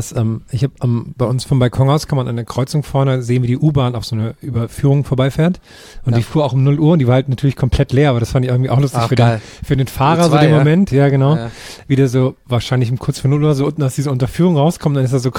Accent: Berlin, Germany; weil das war ein großes Thema in meiner Heimat. LKWs in Berlin haben alle Angst gehabt.

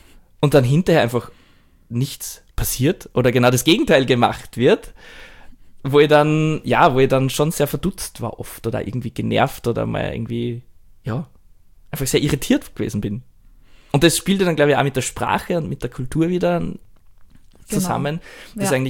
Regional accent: Austria; moved away as an adult; now in Japan; dass ich mich seit dem Umzug nach Japan viel mehr als, ich weiß nicht, ich würde nicht sagen als Österreicher, aber als Europäer vielleicht fühle

